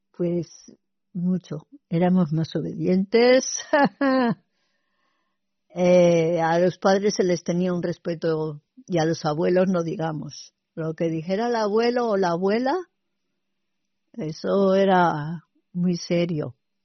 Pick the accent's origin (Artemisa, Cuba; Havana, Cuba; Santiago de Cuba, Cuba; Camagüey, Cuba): Camagüey, Cuba; born there; Yo nací en Cuba, en una ciudad oriental que se llama Camagüey. Ahí nacieron mis padres y todas mis hermanas, que somos 6.